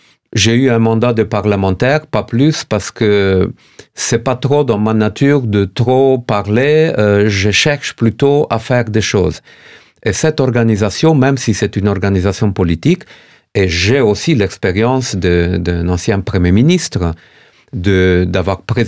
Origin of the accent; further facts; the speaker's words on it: Romania; et même du pays d'où je viens, de la Roumanie